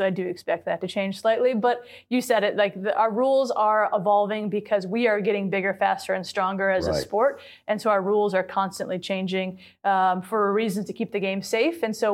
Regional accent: Midwest, United States; I was able to draw upon my experiences growing up in the Midwest and playing basketball and playing soccer.

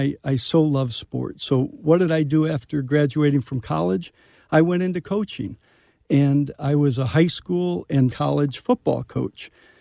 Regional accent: Michigan, United States; I grew up in Michigan.

